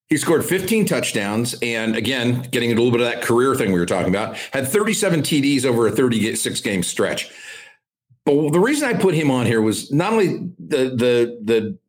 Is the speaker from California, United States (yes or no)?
yes; California, United States; I think both of us growing up in the Bay Area